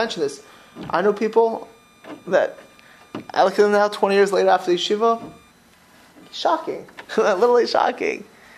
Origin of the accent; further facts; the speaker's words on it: Florida, United States; I grew up in Florida, so it's, you know.